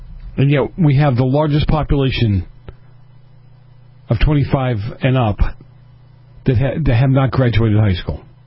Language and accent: English; Massachusetts, United States; I'm from Massachusetts. I can get away with that.